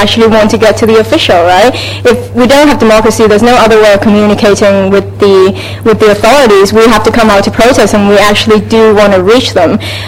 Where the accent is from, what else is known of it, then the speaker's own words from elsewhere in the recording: Hong Kong; growing up in Hong Kong